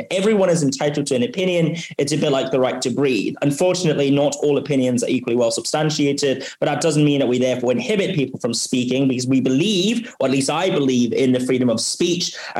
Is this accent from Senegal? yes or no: no; Hong Kong; also born or lived in Oxford; I was born and raised here in Hong Kong. I've spent nearly 8 years by now in Oxford doing my D4.